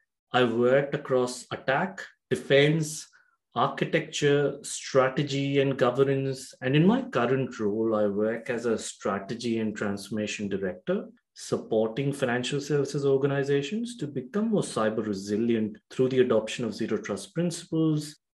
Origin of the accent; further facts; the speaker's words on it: Gandhidham, Gujarat, India; which is 1,000 miles away from where I grew up in Gujarat, in Gandhidham.